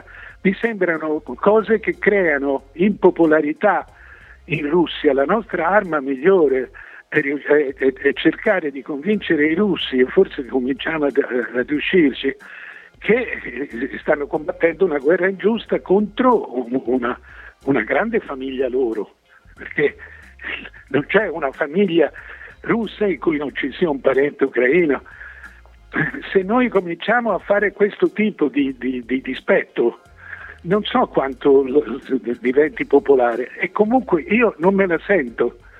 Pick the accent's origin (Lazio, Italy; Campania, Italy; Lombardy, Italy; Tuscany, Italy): Tuscany, Italy; Florence; noi siamo fiorentini, non ce lo ricordiamo più